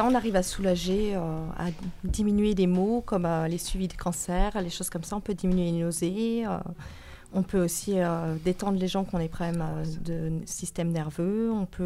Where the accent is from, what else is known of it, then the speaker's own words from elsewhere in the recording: Virieu, Auvergne-Rhône-Alpes, France; Alors, je viens de Virieux